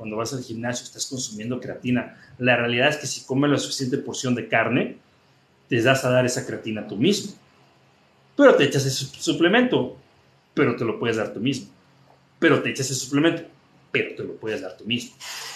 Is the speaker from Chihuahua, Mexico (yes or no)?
no; Guadalajara, Jalisco, Mexico; now in Playa del Carmen, Mexico; soy de Guadalajara, pero en Playa del Carmen vivo